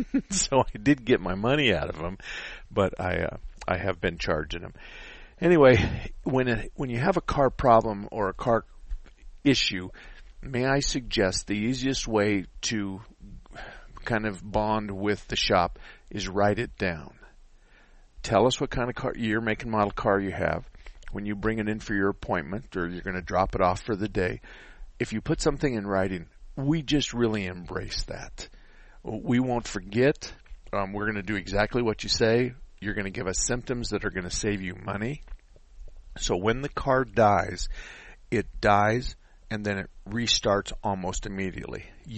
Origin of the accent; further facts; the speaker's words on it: Arizona, United States; I was born and raised in Arizona. Been in the Valley. I think we moved here from southern Arizona to the Valley in 1968.